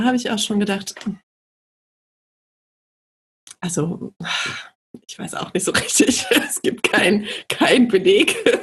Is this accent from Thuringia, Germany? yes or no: no; Leipzig, Saxony, Germany; ich komme aus Leipzig, habe 3 Kinder.